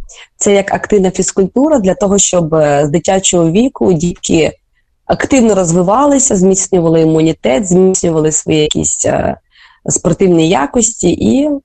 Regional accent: Kotsiubynske, Kyiv Oblast, Ukraine; я народилася сама в Коцюбинському, СМТ Коцюбинське коло Києва. Це недалеко район Академістечка, якщо хтось є близько, то зорієнтується. І тут я і тренувалася.

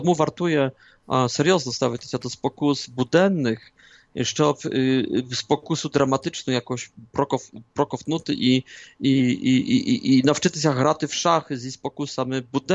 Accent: Poland; Ukrainian is a second language; Ми, Поляки, не вміли карати наших зрадників.

